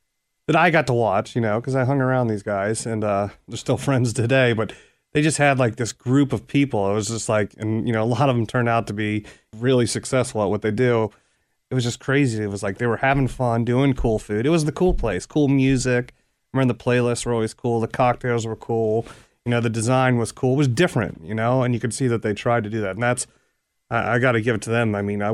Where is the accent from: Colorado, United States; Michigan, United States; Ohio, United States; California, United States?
Ohio, United States; Anderson Township; Yep, I grew up in Anderson Township.